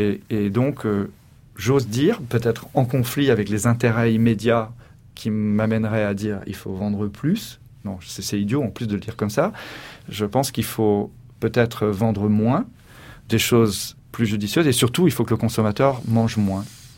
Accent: France; chez nous, en France

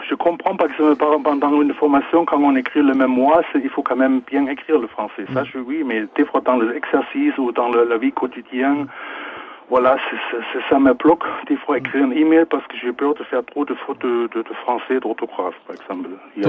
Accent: Germany; French is a second language; Non, je suis allemand.

